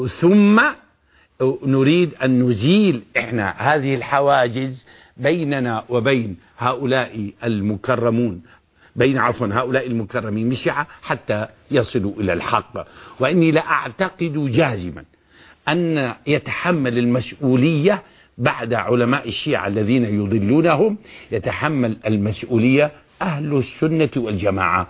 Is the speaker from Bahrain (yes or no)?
no; Syria; باعتباري أنا شامي